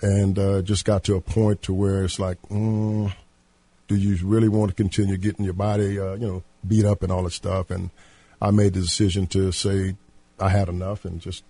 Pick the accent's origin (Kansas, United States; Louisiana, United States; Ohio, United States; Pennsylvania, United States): Louisiana, United States; New Iberia; I'm from New Iberia, Louisiana. It is cold up here.